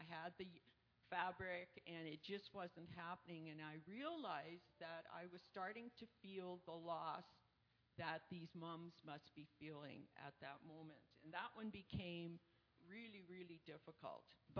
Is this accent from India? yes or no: no; Edo, Nigeria; We left Edo State, which is my hometown, at about 6 p.m. on that day.